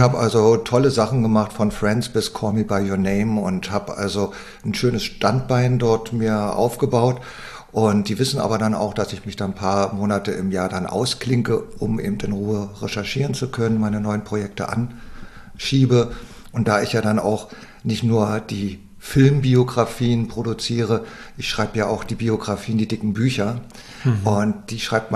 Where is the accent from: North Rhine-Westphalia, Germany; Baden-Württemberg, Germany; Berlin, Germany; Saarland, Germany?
Berlin, Germany; born there; Ja, also ich bin in Berlin geboren